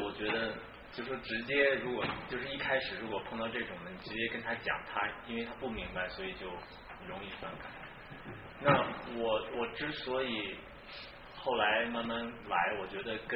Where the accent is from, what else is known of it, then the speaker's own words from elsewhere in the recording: China; 像我从大陆过来的，完了我又自己学理工的